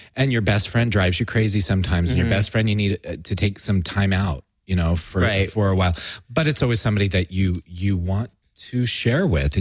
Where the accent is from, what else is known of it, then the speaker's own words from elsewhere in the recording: Utah, United States; I grew up in Utah and my family didn't have a lot of money and that was our vacation.